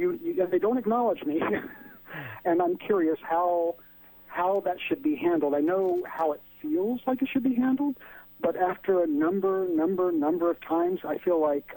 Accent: Midwest, United States; moved away; I'm from the Midwest. I moved here 25 years ago, and when I'm waiting on the Muni Underground

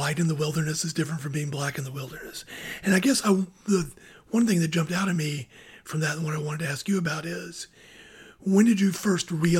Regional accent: the South, United States; one of the things I think that frustrates me as a Southerner is when people from other parts of the country kind of talk about us as a block

